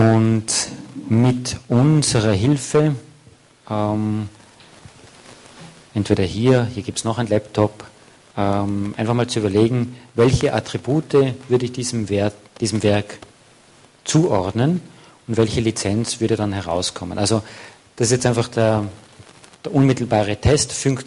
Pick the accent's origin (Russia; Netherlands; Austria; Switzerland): Austria; da sind wir natürlich als Österreicher klein